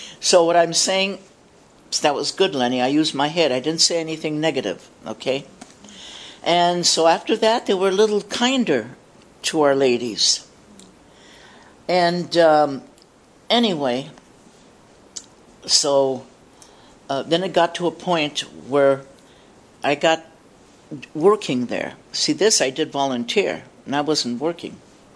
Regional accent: Seattle, Washington, United States; if I say, well, I'm from Seattle. Seattle? Hey, you ever hear of Seattle?

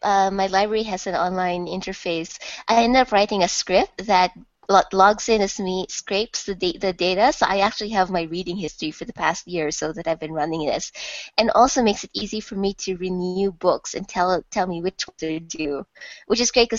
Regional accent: Philippines; I'm Filipino.

